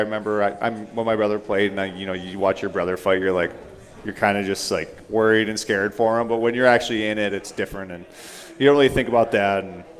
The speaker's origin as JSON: {"language": "English", "town": "Detroit", "region": "Michigan", "country": "United States", "tie": "born or raised there", "said": "And for me, I grew up in Detroit."}